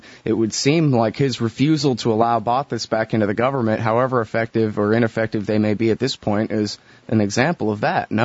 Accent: Texas, United States; Honestly, I'm from Texas. What do I know about Islam?

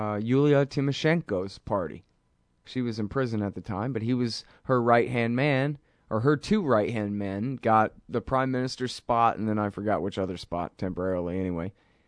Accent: Texas, United States; but who cares? I'm from Texas. I don't have to.

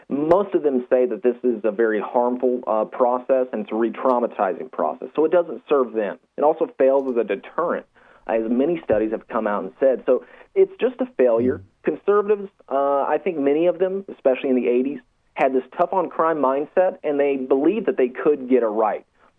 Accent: Georgia, United States; you can see Georgia, my home state, actually recently, they ran out of the death penalty drug

